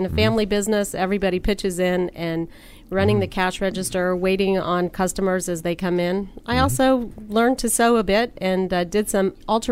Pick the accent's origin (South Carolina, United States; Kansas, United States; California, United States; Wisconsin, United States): Kansas, United States; Dodge City; I grew up in Dodge City, Kansas.